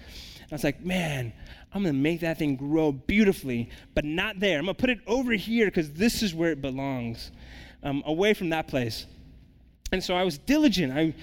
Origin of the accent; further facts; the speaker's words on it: San Jose, California, United States; I'm from San Jose. We kind of embrace diversity. In Phoenix, they, like, watch you every move.